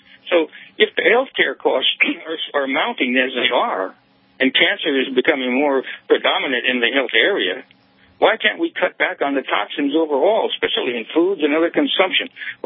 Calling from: Hamilton Field, California, United States; Oh, thank you. I'm calling from Hamilton Field, which is the former Hamilton Air Force Base.

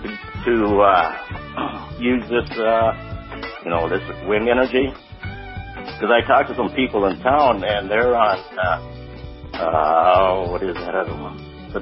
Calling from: Karnak, United States

